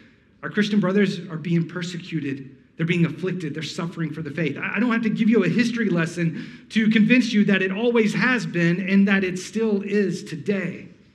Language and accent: English; Alabama, United States; Did I say I'm from Alabama? I'm from Alabama, if you didn't know.